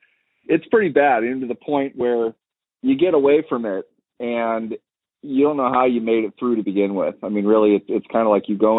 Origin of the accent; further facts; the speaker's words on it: Minneapolis, Minnesota, United States; also born or lived in Pittsburgh; So for the most part, I grew up in Minneapolis, right outside Minneapolis.